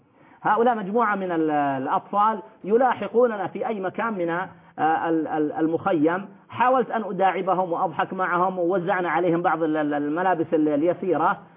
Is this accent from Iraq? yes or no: no; Saudi Arabia; تبوك عندنا في المملكة العربية السعودية